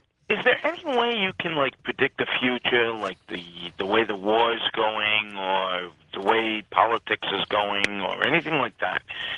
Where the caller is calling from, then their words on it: North Providence, Rhode Island, United States; I'm calling from North Providence, Rhode Island.